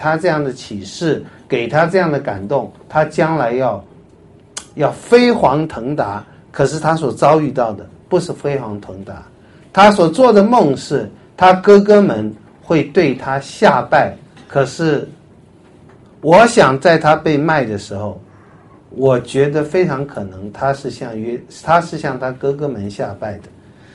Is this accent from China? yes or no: yes; China; 就真是我们华人会说，我们中国人会说这话